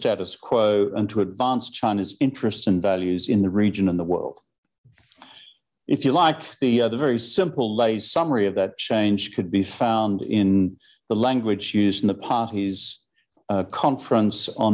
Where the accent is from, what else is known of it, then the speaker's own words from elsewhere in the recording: Australia; But no, I'm an eternal optimist because I'm an Australian.